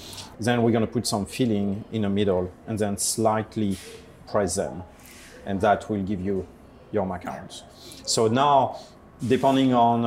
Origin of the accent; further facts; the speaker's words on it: Paris, Île-de-France, France; I'm from Paris, actually.